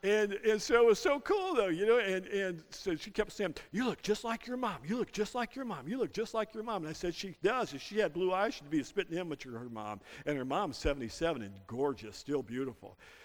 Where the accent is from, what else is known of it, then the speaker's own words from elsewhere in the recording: Terre Haute, Indiana, United States; And I said, well, I'm from Terre Haute.